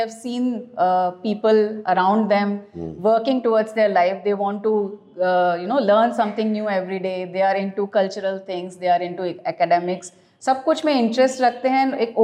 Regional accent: Jaipur, Rajasthan, India; moved away as an adult; now in Kolkata, India; मैं राजस्थान से बिलोंग करती हूँ.

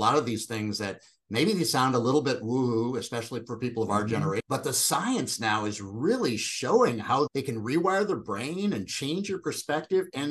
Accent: Minnesota, United States; now in California, United States; I'm originally from Minnesota. And I think one of the things about Midwesterners, we're usually kind of cynical about this stuff. I live in California now

